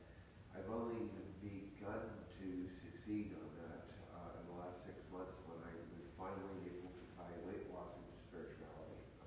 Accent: San Jose, California, United States; I found a church. I'm from San Jose. We're visiting here today.

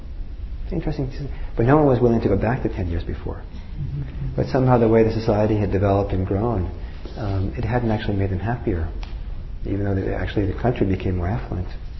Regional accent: Norway; English is a second language; I'm from Norway originally, and when I was back in Norway

